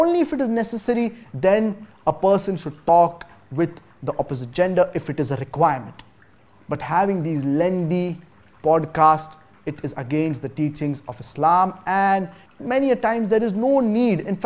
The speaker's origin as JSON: {"language": "English", "country": "Malaysia", "said": "I am from Malaysia and I'm self-employed."}